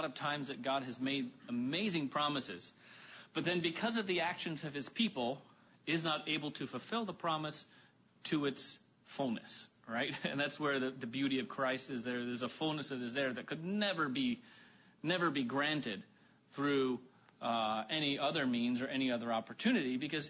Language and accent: English; Ohio, United States; I grew up in Ohio, and I remember going through social studies and the American history.